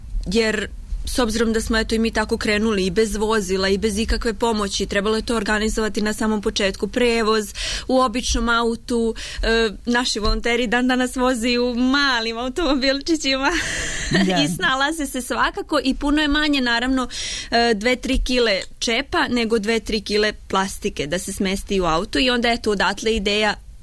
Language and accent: Serbian; Bački Monoštor, Vojvodina, Serbia; pošto sam ja rodom iz Bačkog Monoštora, to je kod Sombora.